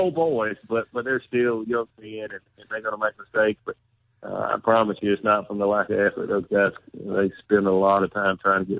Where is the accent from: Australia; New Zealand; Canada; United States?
United States; South Carolina; accent: South Carolina; I'm gonna try to be as proper as I can, but I'm not gonna be ashamed of my South Carolina accent.